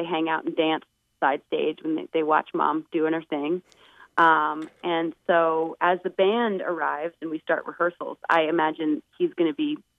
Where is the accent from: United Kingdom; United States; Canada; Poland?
United States; Vermont; And then ultimately, we're going to end up in Vermont, my home state, for my music festival, Grand Point North.